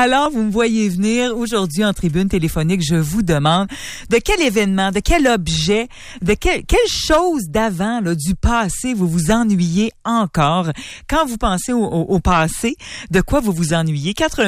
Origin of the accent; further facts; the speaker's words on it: Quebec, Canada; que ce soit chez nous au Québec ou ailleurs dans le monde